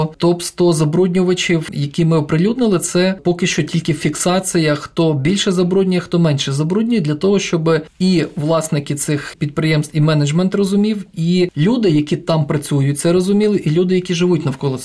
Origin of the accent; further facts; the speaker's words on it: Lviv, Lviv Oblast, Ukraine; born there; now in Kyiv, Ukraine; Я народився у Львові, але більшу частину свого життя я вже прожив у Києві, і для мене і Львів, і Київ – рідні міста